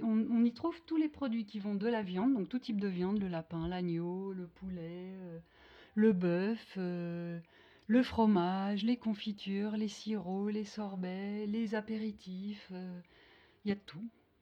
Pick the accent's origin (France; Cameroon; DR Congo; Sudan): France; Paris, Île-de-France; moi, en tant que parisienne, j'avais oublié, si jamais je l'ai connu, ce goût.